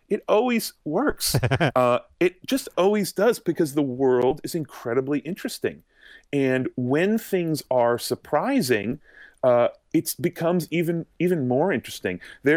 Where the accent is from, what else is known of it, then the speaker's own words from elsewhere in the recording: Massachusetts, United States; which I'm from Massachusetts, so I've certainly been on a tour like that.